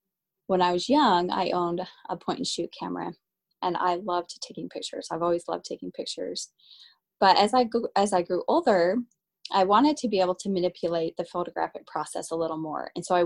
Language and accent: English; Utah, United States; And I grew up in Utah, and the summers in Utah are very hot.